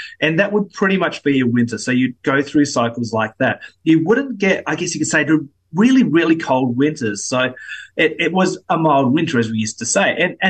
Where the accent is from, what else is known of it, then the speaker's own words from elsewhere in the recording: South Australia, Australia; compared to when I grew up in South Australia to now, it's almost apples and oranges.